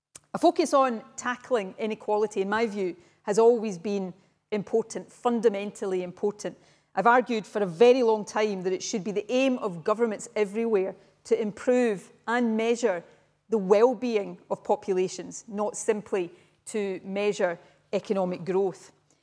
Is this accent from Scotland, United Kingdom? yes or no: yes; Scotland, United Kingdom; I grew up in Ayrshire in the west of Scotland in the 1970s and 80s.